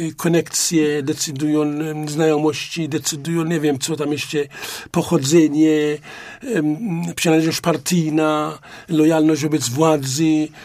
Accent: Syria; Polish is a second language; w moim regionie, skąd pochodzę, ja pracowałem sam przy tych miejscach, gdzie ropę wydobywano naftową.

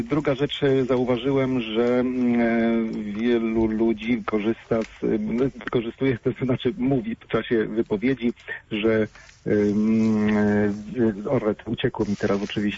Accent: Ostrów Wielkopolski, Greater Poland Voivodeship, Poland; moved away; Ja z Ostrowa Wielkopolskiego pochodzę, a tutaj się przeprowadziłem do 200 km na północ.

